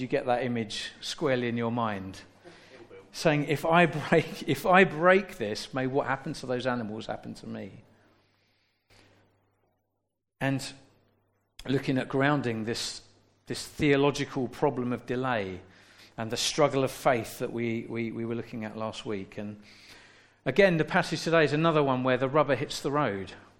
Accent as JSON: {"language": "English", "region": "London", "country": "United Kingdom", "tie": "born or raised there", "said": "I mean, I grew up in South London."}